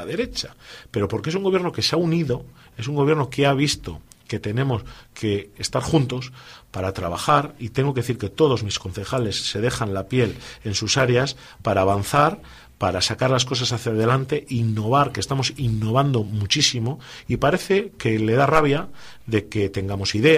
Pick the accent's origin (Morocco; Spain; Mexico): Spain; Laredo, Cantabria; En un pueblo todos somos de Laredo, todos nos conocemos